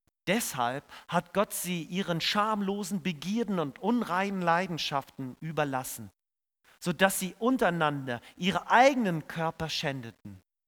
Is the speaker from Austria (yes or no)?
no; Russia; now in Germany; Ich weiß noch, ich bin aus Russland gekommen.